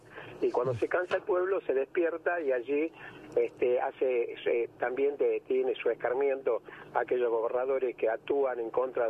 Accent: Salta, Argentina; Si yo soy salteño y conozco muchísimo la zona

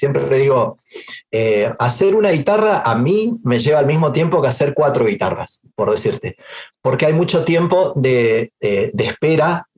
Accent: Corrientes, Argentina; yo soy correntino. Nosotros los correntinos nos criamos con sonoridades del chamamé, de la música del litoral.

